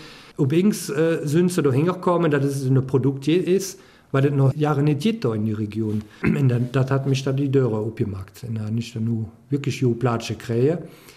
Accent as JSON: {"language": "German", "country": "Belgium", "said": "Das wird vor als Belgier."}